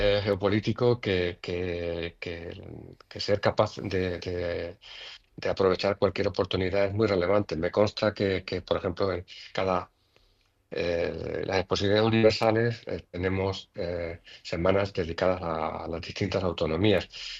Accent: Andalusia, Spain; yo soy malagueño, pero soy de la Serranía de Ronda.

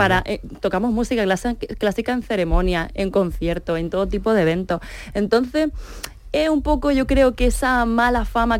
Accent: Granada, Andalusia, Spain; mira que soy granadina

